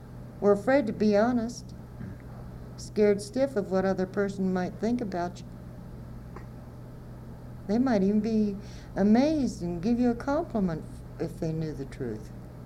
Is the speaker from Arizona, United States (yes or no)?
no; Atlantic City, New Jersey, United States; The first time, I came from Atlantic City, New Jersey, to Cabin Creek, West Virginia.